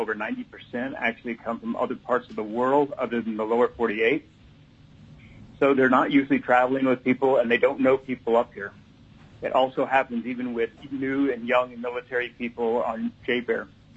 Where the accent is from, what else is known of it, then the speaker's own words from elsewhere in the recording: Wasilla, Alaska, United States; I'm an ordained minister. I'm from Wasilla, and I represent Celtic Ministries.